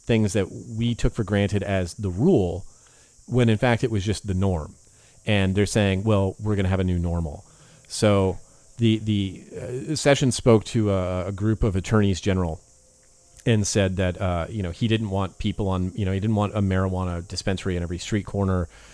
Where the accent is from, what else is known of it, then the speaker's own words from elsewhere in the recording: California, United States; There are so many people I grew up with in California who I never would have suspected smoked weed.